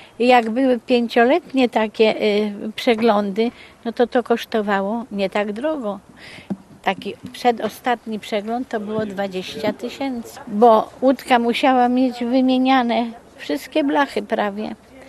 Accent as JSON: {"language": "Polish", "town": "Łódź", "region": "Łódź Voivodeship", "country": "Poland", "lives_now": "Gdynia, Poland", "said": "ja jestem łodzianką i moje żaglowanie zaczęło się w Łodzi."}